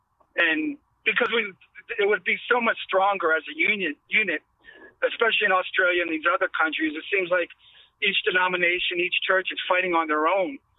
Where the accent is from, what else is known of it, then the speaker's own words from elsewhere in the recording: New York, United States; I'm from New York original